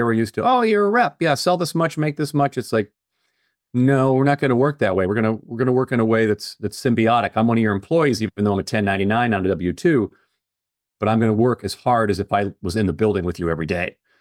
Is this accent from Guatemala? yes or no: yes; Guatemala; I'm from Guatemala.